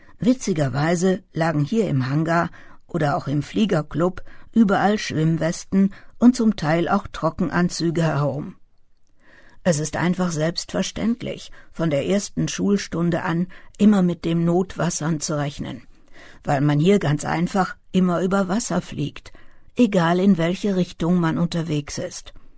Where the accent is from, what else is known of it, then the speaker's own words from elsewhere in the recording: Germany; Wahrscheinlich war es mir als Deutsche sogar verboten, überhaupt dorthin zu schauen.